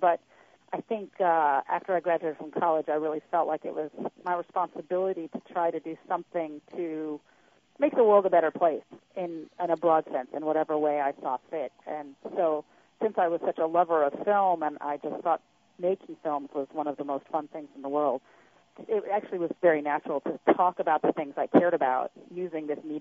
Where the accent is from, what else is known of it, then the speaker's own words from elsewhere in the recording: New York City, New York, United States; I grew up before that in New York City in the 70s and 80s. So, I mean, I think there was some influence there. I was growing up in New York.